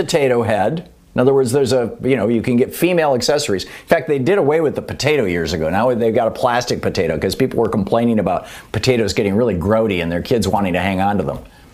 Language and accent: English; Michigan, United States; Now, I grew up in Michigan.